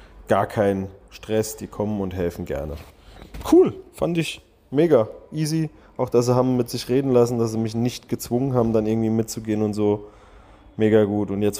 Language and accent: German; Germany; Ich komme aus Deutschland. Ich bin seit 1,5 Jahren mit dem Fahrrad unterwegs. Ich bin durch 25 Länder gefahren und habe überall gezeltet.